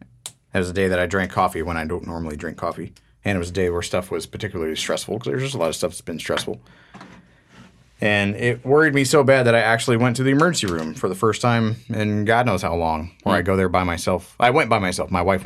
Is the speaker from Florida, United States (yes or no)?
yes; Florida, United States; No, because Florida, if you're not aware